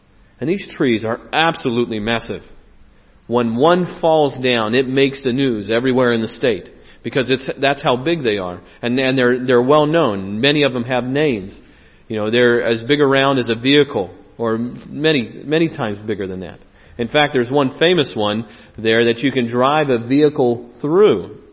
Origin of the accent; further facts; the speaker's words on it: United States; now in United Kingdom; I mentioned that I'm from the States